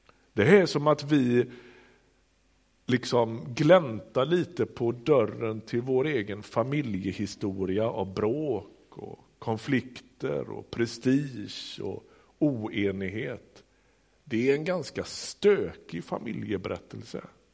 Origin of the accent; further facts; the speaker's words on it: Västra Götaland County, Sweden; Jag kommer från Göteborgsregionen